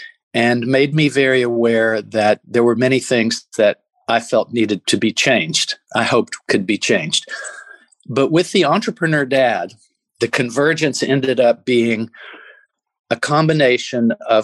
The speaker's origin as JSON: {"language": "English", "town": "Chattanooga", "region": "Tennessee", "country": "United States", "said": "I am from Chattanooga, Tennessee, and my father was an entrepreneur in real estate"}